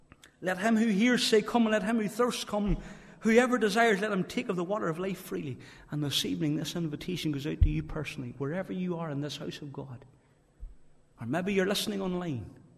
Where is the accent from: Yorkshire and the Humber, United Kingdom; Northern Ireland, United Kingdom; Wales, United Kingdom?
Northern Ireland, United Kingdom; Moneymore; Whenever I was a child growing up in Moneymore, my mother used to make wee buns.